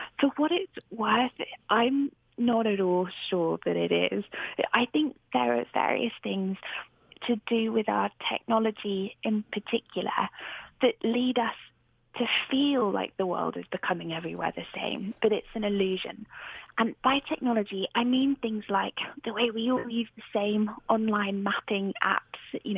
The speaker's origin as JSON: {"language": "English", "country": "United Kingdom", "said": "So me visiting Alaska as a British person"}